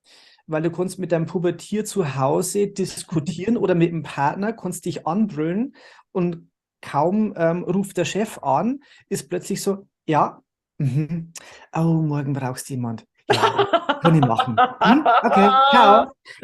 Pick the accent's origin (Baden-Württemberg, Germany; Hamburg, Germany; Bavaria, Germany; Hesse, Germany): Bavaria, Germany; accent: Bavarian; Ich versuche mein Bayerisch, soweit es geht, irgendwie im Griff zu